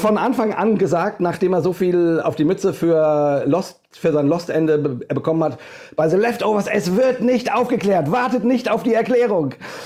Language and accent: German; Hesse, Germany; accent: Hessian; wie gesagt, von Super 2. Ich bin Deutscher, wie man hört, an meinem wundervollen hessischen Akzent, den ich so habe. Wohne in der Nähe von Frankfurt